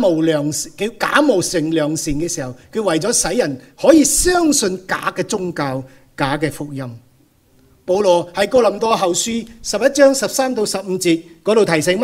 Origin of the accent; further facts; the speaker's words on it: China; 实际上我们想到魔鬼的时候，很多时候特别我们中国人一想到鬼啊，鬼是怎样啊，好多人害怕